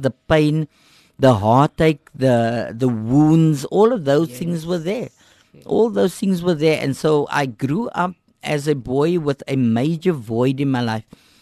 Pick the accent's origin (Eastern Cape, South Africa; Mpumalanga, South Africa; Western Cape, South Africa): Western Cape, South Africa; Cape Town; I was born in Hanover Park. They lived in Hanover Park. My mother and myself, we lived in a one-bedroom separate entrance.